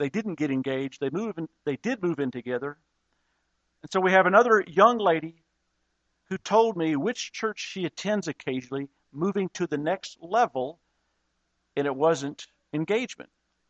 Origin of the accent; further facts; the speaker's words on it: Dallas, Texas, United States; You know, when I grew up in Dallas, Texas, not all of my high school friends went to church